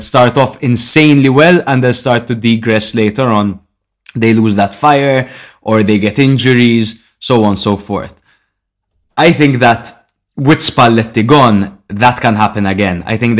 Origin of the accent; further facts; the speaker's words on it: Malta; We are from Malta.